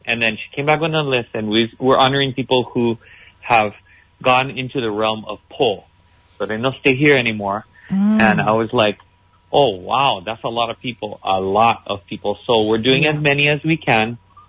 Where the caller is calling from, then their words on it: Honolulu, Hawaii, United States; I'm in Honolulu right now.